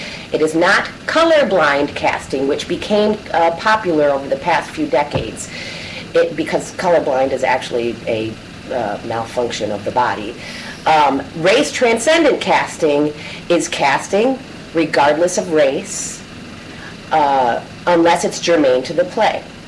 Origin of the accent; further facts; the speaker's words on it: Detroit, Michigan, United States; also born or lived in Hollywood; I was born in Hollywood, and I spent a total of 1.5 years there and came back to the east side of Detroit, and I have never left, save 1 year of college.